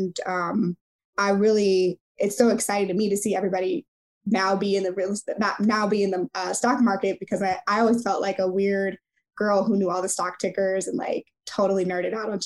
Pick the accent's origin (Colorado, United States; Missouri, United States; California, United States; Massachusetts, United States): Missouri, United States; St. Louis; I'm from St. Louis, Missouri, so Midwest through and through.